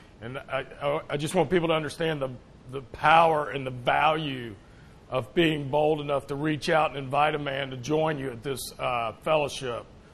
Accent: Tucker, Georgia, United States; And I was raised in the church. I grew up in Tucker, Tucker Methodist.

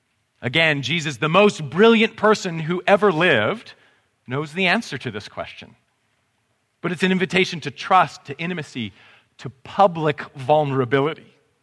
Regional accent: Canada; I'm Canadian. It seems kind of polite and Canadian to want such a thing.

